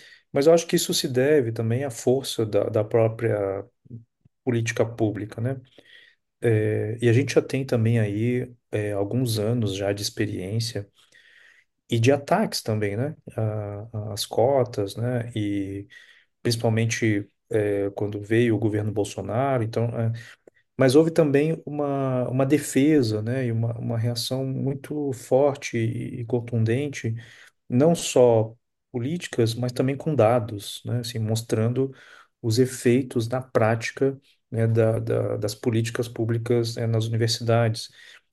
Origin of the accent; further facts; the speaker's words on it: Rio de Janeiro, Brazil; Sou do Rio.